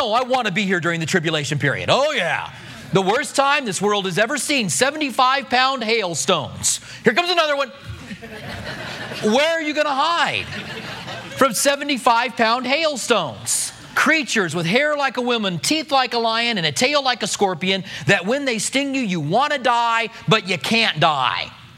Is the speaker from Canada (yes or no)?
no; United States; You're right, I am an American.